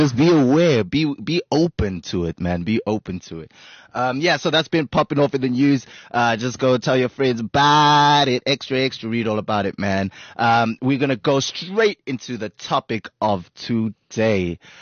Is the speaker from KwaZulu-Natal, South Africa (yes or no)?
yes; Empangeni, KwaZulu-Natal, South Africa; So for me, it's a much more distant land, Empangeni. It's a rural village